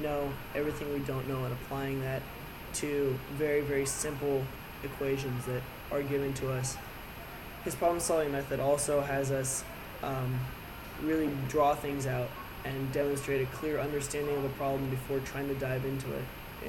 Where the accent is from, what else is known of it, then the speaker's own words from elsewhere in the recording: Seattle, Washington, United States; moved away as an adult; now in San Diego, United States; I grew up in Seattle for the first 18 years of my life, went to Garfield High School, graduated, and decided that I needed a change and moved down here to San Diego.